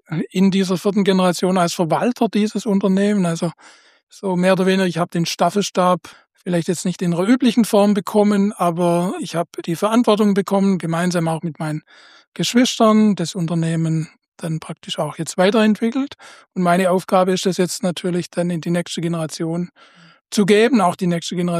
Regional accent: Rosenfeld, Baden-Württemberg, Germany; ich bin hier in Rosenfeld geboren, getauft, konfirmiert, aufgewachsen, zur Schule gegangen. Ich wohne hier seit knapp 60 Jahren jetzt

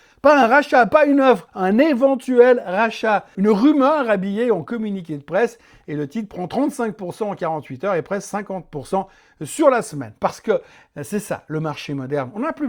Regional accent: Plan-les-Ouates, Geneva, Switzerland; born there; C'est une société suisse qui est basée à Plan-les-Ouates, là où je suis né

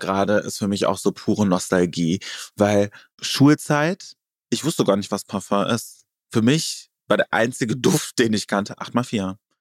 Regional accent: Cologne, North Rhine-Westphalia, Germany; ich bin in der Kölner Innenstadt groß geworden. Wer will mir was erzählen, das ist mein Zuhause.

